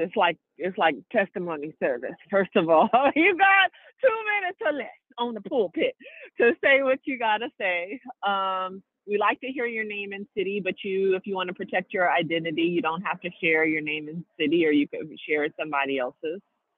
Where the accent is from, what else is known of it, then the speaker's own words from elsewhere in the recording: Seattle, Washington, United States; just know that I'm in my hometown of Seattle, Washington, y'all. It's always felt good to have a home.